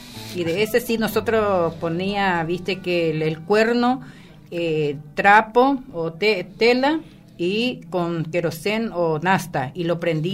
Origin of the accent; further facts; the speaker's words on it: Paraguay; yo mi niñez en Paraguay pasé muy lindo, pero nosotros era del campo